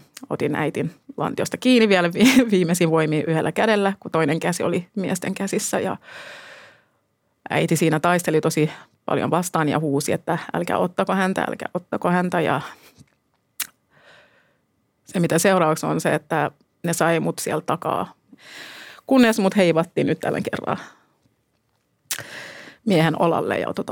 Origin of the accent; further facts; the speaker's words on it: Gambia; now in Finland; olen kotoisin Gambiasta.